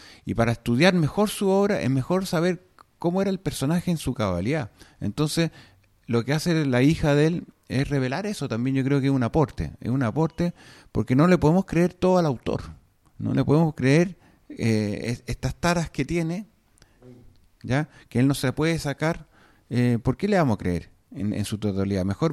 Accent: Chile; moved away; uno en esos años uno se iba del país. Yo me fui el 82 de Chile.

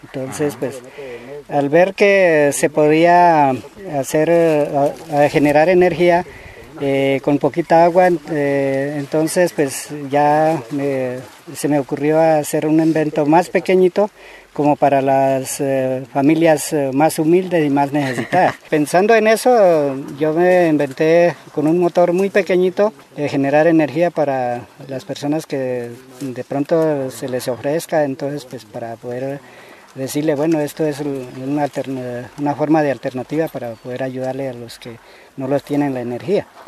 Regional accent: Jambaló, Cauca, Colombia; vengo desde el municipio de Jambaló, de la vereda del Tablón.

